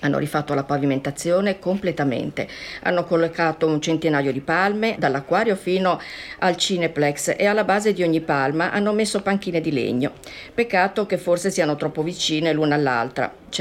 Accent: Genoa, Liguria, Italy; quindi 42 anni. Sono sposata, ho 2 figli, sono nata a Genova, vivo a Genova e ho diviso con questa città dolori e gioie fin dalla nascita.

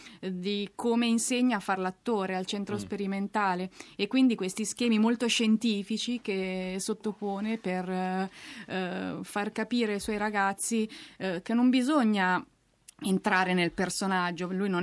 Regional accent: Genoa, Liguria, Italy; perché anch'io sono genovese, un altro tratto in comune.

